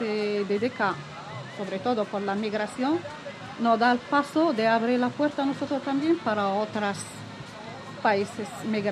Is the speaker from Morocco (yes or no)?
yes; Tangier, Tanger-Tetouan-Al Hoceima, Morocco; es una ciudad en el norte de Marruecos, cerca de Tánger, porque nosotros somos de Tánger.